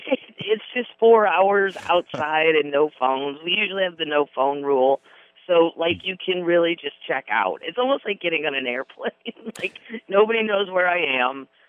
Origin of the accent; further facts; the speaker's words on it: Florissant, Missouri, United States; also born or lived in Lake of the Ozarks; I am from Florissant, but we also lived at the Lake of the Ozarks for a while, too.